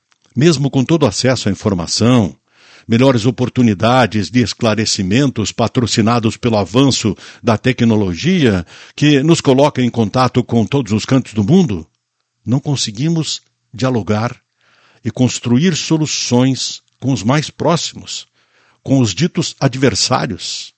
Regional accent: Muitos Capões, Rio Grande do Sul, Brazil; Assim como quem nasce em muitos capões, a minha terra natal é capoense, e assim por diante.

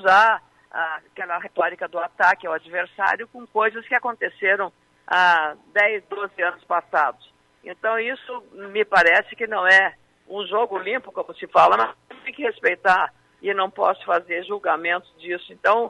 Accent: Lagoa Vermelha, Rio Grande do Sul, Brazil; quero agradecer novamente os votos que recebi da minha terra, a Lagoa Vermelha

